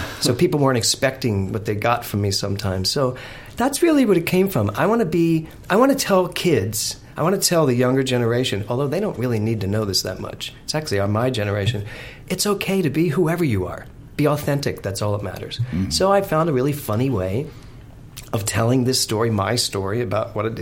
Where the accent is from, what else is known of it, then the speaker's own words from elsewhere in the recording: Philadelphia, Pennsylvania, United States; I grew up in Philly.